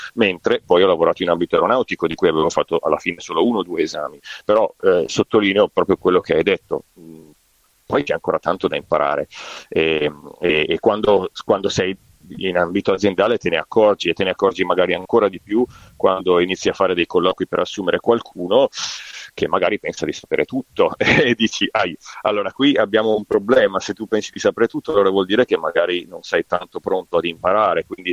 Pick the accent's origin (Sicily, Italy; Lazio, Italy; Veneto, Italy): Veneto, Italy; Mestre; Sono di Mestre, esatto, sì, sono di Mestre, però è vicino, insomma, il clima è molto simile tra Padova e Mestre.